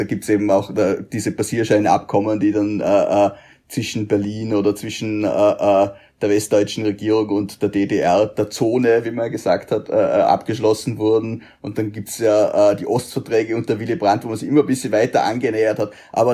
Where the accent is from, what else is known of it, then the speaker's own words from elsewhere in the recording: Vorarlberg, Austria; Ich bin Vorarlberger und ich bin Österreicher und ich bin Europäer.